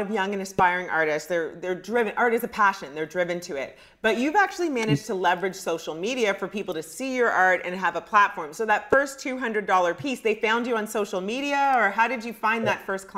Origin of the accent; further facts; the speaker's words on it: Ghana; I'm Ghanaian. So we're brothers and sisters.